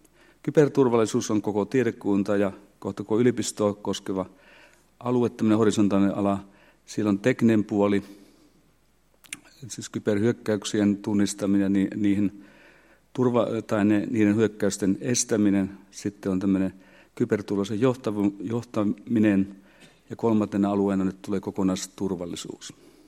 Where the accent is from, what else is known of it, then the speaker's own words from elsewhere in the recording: Saarijärvi, Central Finland, Finland; olen syntynyt ja käynyt koulun Saarijärvellä. Terveisiä vaan sinne Saarijärvelle.